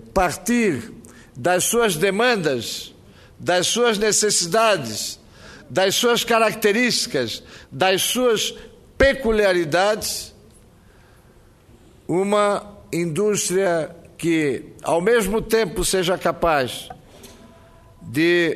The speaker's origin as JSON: {"language": "Portuguese", "region": "Santa Catarina", "country": "Brazil", "said": "Faço esse registro, senhor presidente, para manifestar como catarinense o meu regozijo por esta fábrica"}